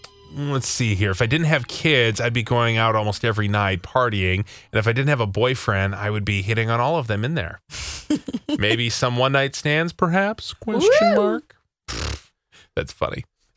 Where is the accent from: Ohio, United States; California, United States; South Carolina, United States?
Ohio, United States; I have two kids and I'm from Ohio, so I would not be in Minnesota living here, moving my two kids, my dog, my cat, if I wasn't committed to my husband. All my family's in Ohio.